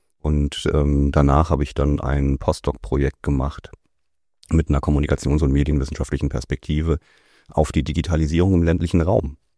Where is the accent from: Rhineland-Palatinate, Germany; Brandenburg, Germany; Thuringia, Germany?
Rhineland-Palatinate, Germany; Ja, als Pfälzer muss ich ja mittlerweile eigentlich Leberwurst sagen, ja.